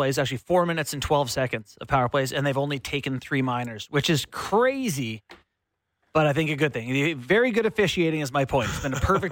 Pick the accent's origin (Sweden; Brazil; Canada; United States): Canada; I'm good with it, too, as a Canadian.